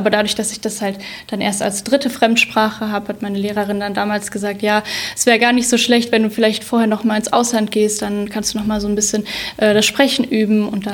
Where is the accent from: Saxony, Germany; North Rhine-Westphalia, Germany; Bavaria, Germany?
North Rhine-Westphalia, Germany; Neuss; ich komme aus Neuss und bin auch vorher in Neuss zur Schule gegangen und dann war ich später auf dem Luisengymnasium in Düsseldorf.